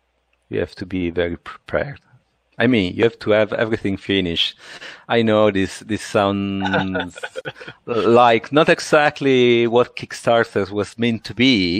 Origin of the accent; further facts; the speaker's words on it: Italy; accent: Italian; English is a second language; Yeah, I hope you enjoy my Italian accent.